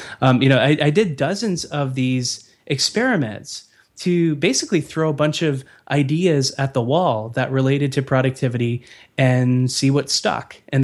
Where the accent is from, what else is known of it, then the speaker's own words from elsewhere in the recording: Red Deer, Alberta, Canada; born there; I was born in Red Deer. It's like 2 hours away, dude.